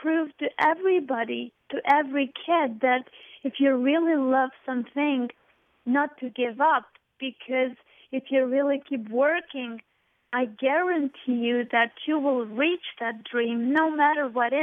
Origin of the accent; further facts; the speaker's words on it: Kosovo; I just want to prove also to these kids in Kosovo not to grow up and say that we come from a small country